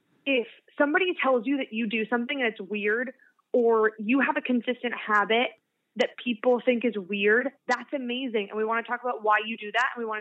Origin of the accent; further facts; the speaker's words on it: Kansas City, Missouri, United States; because I'm from Kansas City, Missouri, and I really didn't even consider it an option.